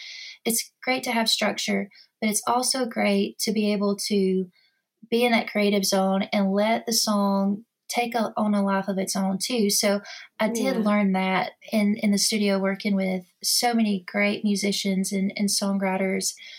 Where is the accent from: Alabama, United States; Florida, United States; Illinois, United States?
Alabama, United States; I've been very fortunate to grow up in North Alabama. And as you know, there's so many like legends and legendary studios here.